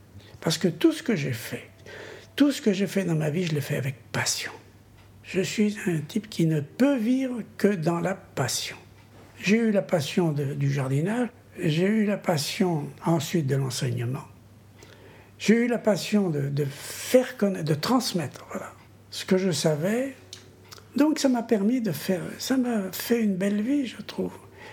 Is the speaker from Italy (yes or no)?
no; Centre-Val de Loire, France; moi je suis du Loir-et-Cher. J'ai eu une enfance villageoise